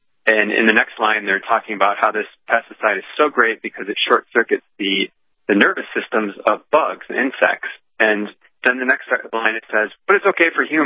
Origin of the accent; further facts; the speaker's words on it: Michigan, United States; I grew up in Michigan, pretty close to Canada, so I a lot of those accents bled over to my upbringing, so I have those in my downloaded in my DNA, too.